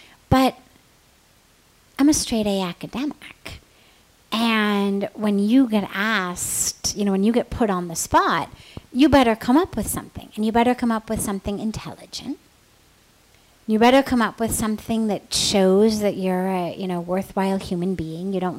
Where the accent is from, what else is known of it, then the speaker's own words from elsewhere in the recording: United States; I'm 25, I'm American, I've just come into this world.